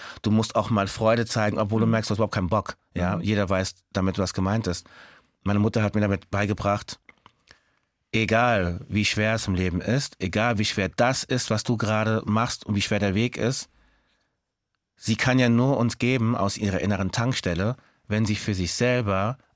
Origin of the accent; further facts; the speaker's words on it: Frankfurt, Hesse, Germany; Es ist eine Ehre, hier zu sein, als Frankfurter Bub bei dir zu sein.